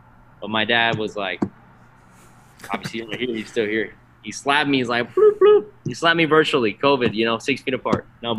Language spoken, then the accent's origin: English; Texas, United States; Texas, I came back to my roots, but I'm not from Austin. I'm from the Valley. Once again, I lived in San Antonio for a bit, but you know, we're Austin and San Antonio, two worlds apart.